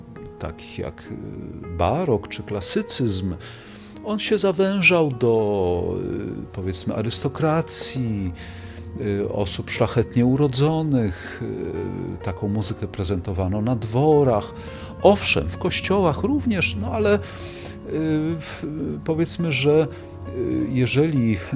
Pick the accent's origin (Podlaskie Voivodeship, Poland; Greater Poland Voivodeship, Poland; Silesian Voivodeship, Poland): Silesian Voivodeship, Poland; Katowice; moved away; ponieważ ja pochodzę z Katowic, no przyznam się, że nie pamiętam, żeby w czasach, gdy jeszcze mieszkałem w tym mieście